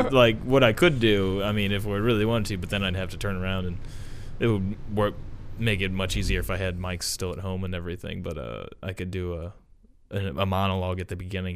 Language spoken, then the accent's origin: English; Washington, Missouri, United States; Over in Washington, Missouri, my hometown.